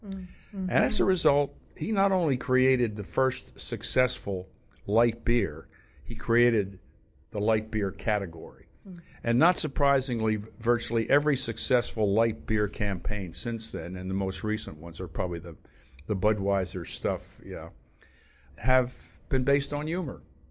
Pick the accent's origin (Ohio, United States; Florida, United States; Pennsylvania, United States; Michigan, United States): Pennsylvania, United States; Philadelphia; now in New York, United States; Well, Terry, I grew up outside Philadelphia. I went to Villanova, got an MBA from Wharton, came to New York